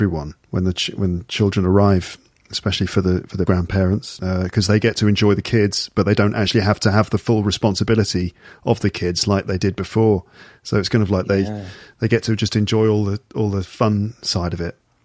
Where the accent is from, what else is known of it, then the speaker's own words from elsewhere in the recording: Midlands, United Kingdom; I'm not from the north at all. I'm from the Midlands, if anywhere.